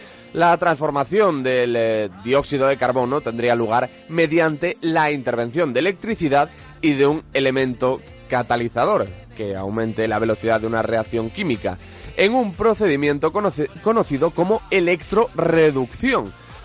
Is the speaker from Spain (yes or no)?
yes; Galicia, Spain; trasladándonos a mi tierra, a Costa da Morte, en Galicia